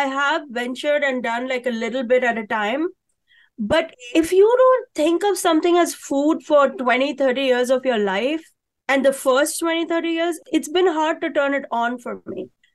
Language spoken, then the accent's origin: English; Mumbai, Maharashtra, India; The chai I grew up drinking in India, in Bombay